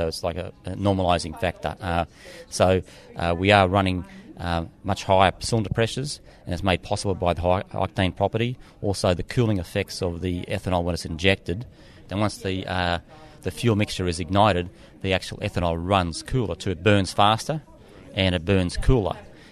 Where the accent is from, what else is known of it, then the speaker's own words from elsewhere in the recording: Australia; now in Michigan, United States; Well, I'm an Australian on walkabout at the moment. I'm in Michigan, but I started in Australia